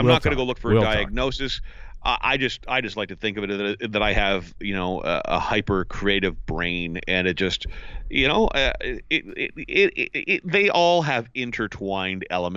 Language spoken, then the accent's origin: English; Ottawa, Ontario, Canada; He goes, where are you from? I said, Ottawa. He goes, Ottawa's nowhere near Toronto.